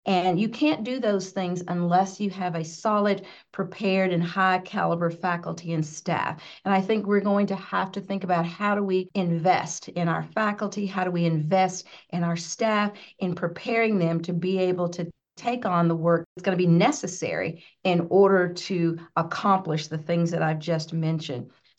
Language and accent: English; Arkansas, United States; I grew up in Arkansas, and so I grew up in a primarily rural state.